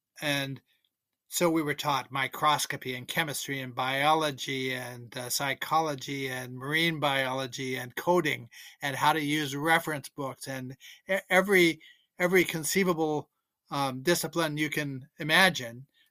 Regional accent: Salem, Oregon, United States; I grew up in Salem, Oregon.

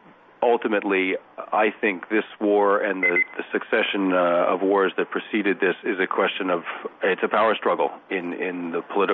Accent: United States; As an American journalist walking around Kosovo, I had the feeling people were practically would want to throw flowers on us, you know, because we were American

